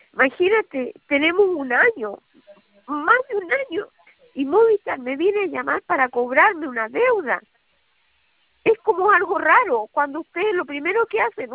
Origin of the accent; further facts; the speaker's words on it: Valparaíso, Chile; yo soy de Valparaíso